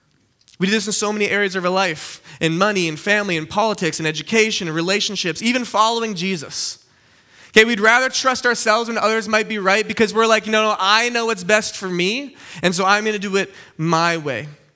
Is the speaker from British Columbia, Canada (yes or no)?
yes; West Kelowna, British Columbia, Canada; I grew up in the Okanagan, okay? I grew up in West Kelowna, which is that way. And so I grew up here all my life. And so if you're the Okanagan, you know it's a beach town, right?